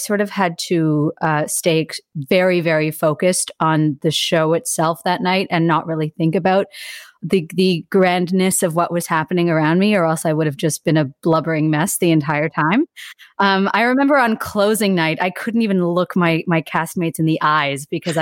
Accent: Toronto, Ontario, Canada; So I'm born and raised in Toronto.

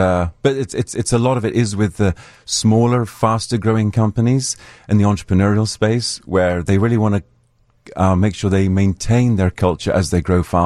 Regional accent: Zambia; Yes, I remember I grew up in Zambia

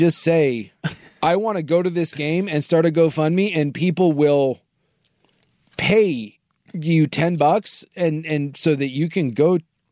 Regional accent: Philadelphia, Pennsylvania, United States; So if you didn't know, I'm born and raised in Philly, actually 1 hour, blah, blah, blah.

